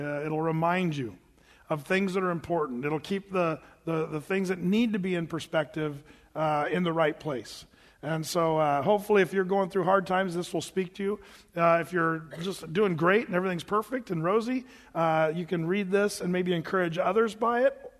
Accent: Oregon, United States; I grew up in Southern Oregon, you know, and the little farm, we had cattle and sheep and, you know, chickens and rabbits and quail and dogs and honeybees.

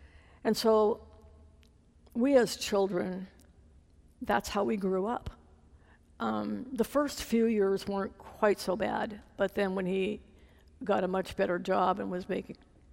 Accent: North Dakota, United States; I was born and raised in North Dakota. Does anybody know where that's at?

